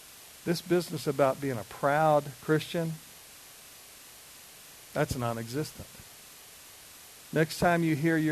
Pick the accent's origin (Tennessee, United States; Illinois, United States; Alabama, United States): Alabama, United States; And really, I am from Alabama, but I have an okay IQ.